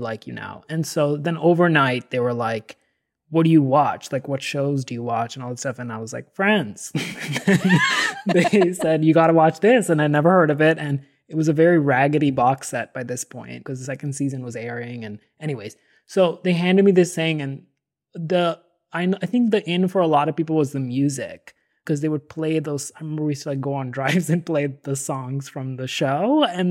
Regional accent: Delhi, India; So I grew up in Delhi

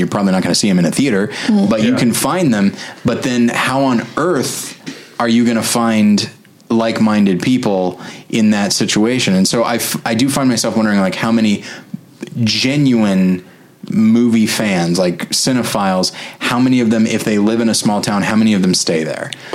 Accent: Taft, California, United States; I am from the heartland of California, which is middle California.

